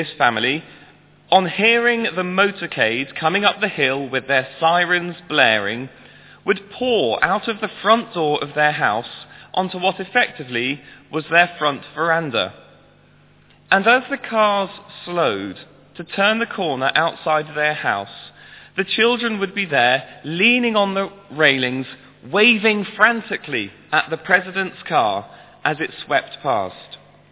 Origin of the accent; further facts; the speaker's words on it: Pakistan; When I was growing up in Pakistan